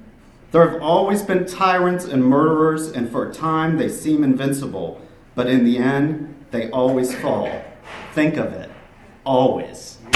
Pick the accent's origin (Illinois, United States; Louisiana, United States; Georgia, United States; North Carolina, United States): North Carolina, United States; I'm also from North Carolina, and where I'm from, we call it raising hell.